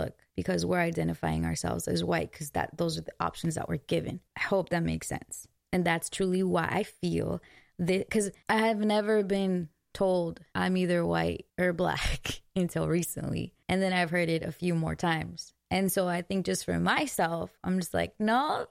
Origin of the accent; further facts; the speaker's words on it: Glendale, California, United States; I remember I'm from Glendale, right? Glendale, California. Huge population of Armenians.